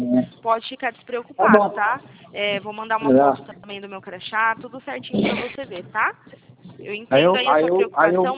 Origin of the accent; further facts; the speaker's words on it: Santa Bárbara d'Oeste, São Paulo, Brazil; Eu sou aqui de Santa Bárbara do Oeste, do interior aqui de São Paulo.